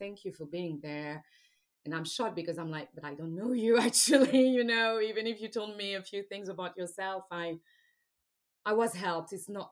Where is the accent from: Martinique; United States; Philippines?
Martinique; English is a second language; in Martinique specifically, because I grew up in Martinique, it's not a good thing to be shy.